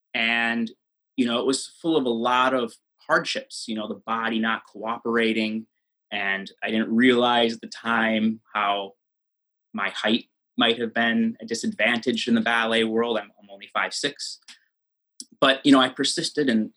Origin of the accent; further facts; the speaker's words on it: Green Bay, Wisconsin, United States; But I grew up in Green Bay where, I mean, it's a football town.